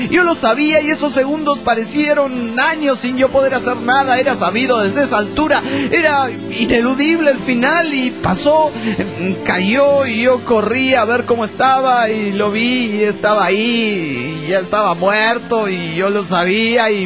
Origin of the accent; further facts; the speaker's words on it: Monterrey, Nuevo León, Mexico; de Monterrey, Nuevo León, México